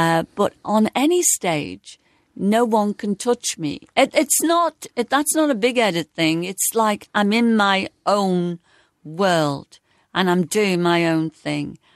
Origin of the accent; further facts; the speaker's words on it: Liverpool, North West England, United Kingdom; Well, I was brought up on Scotty Road and I lived behind a barber shop, George Murray's, 380 Scotland Road, and next door to a Chinese laundry.